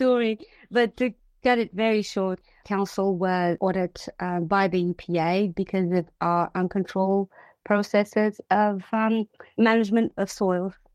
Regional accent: Portugal; English is a second language; You're not the first one saying South African. I'm from Portugal.

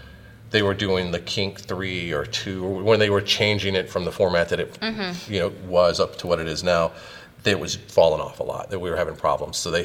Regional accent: the South, United States; because I'm from the South, and we all know about the South and the trailer parks

